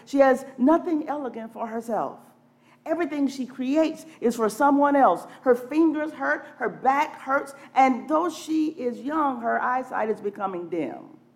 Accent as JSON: {"language": "English", "town": "Atlanta", "region": "Georgia", "country": "United States", "tie": "born or raised there", "said": "I grew up in Atlanta, Georgia. I was the only child of my parents. I enjoyed many comforts in life."}